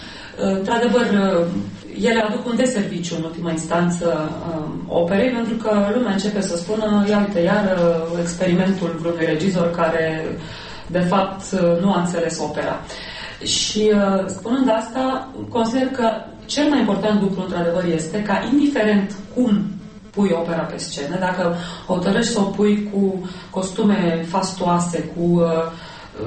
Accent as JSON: {"language": "Romanian", "country": "Romania", "said": "locuiesc într-o valiză și atunci asta nu mă face decât un fel de cetățean internațional, dar care este român."}